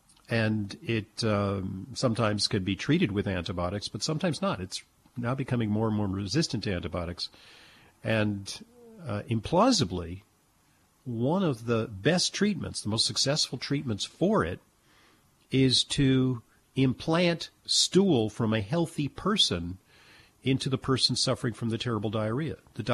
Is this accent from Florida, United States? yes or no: no; Santa Monica, California, United States; This item from Los Angeles, my hometown. I grew up in Santa Monica.